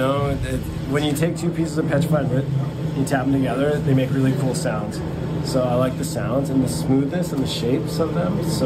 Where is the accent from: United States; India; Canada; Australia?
Canada; Edmonton, Alberta; We're from Edmonton, Alberta, Canada.